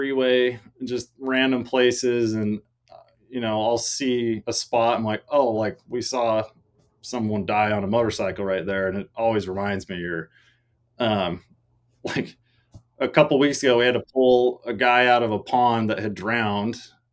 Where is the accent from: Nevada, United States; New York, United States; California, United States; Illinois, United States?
Nevada, United States; Mesquite; also born or lived in Salt Lake City / St. George; now in Logandale, United States; I live in Logandale. I grew up in Mesquite.